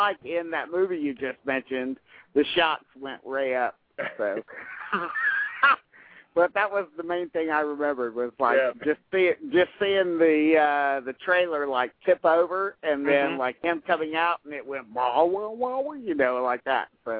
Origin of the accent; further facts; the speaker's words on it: Atlanta, Georgia, United States; So I had a drink with him, and he was really interested because I was from Atlanta